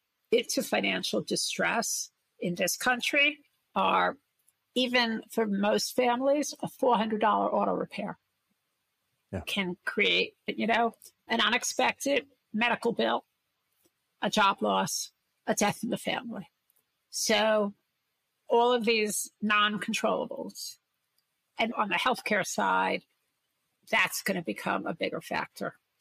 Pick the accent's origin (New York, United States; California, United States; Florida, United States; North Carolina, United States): New York, United States; Brooklyn; I'm from Brooklyn, if you can't tell from my accent